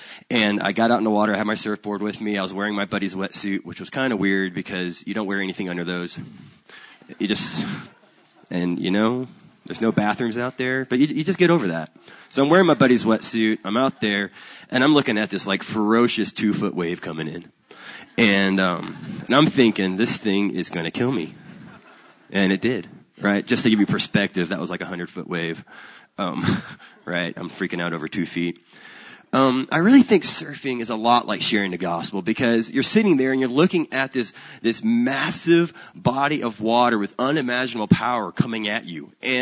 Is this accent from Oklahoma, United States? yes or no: yes; Oklahoma, United States; Originally, though, however, I'm from Oklahoma, and we don't have surfing in Oklahoma.